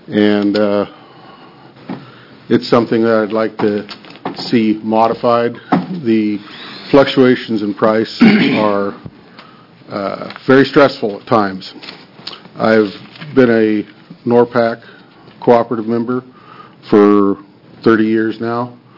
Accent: Oregon, United States; I'm from Yamhill County. I've been a farmer all my life. I'm a third-generation farmer. I grew up on a strawberry and turkey farm.

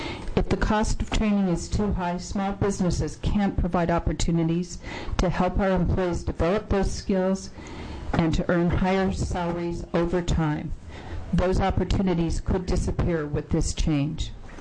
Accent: Salem, Oregon, United States; from Salem, Oregon.

